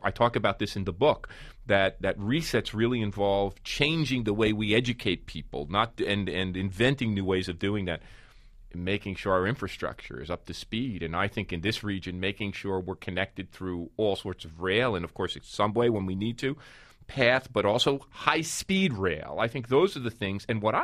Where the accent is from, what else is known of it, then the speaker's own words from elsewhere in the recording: North Arlington, New Jersey, United States; also born or lived in Newark; I was born in Newark, and then my parents suburbanized. I say that euphemistically. I grew up in a working-class suburb called North Arlington, went to Queen of Peace High School there.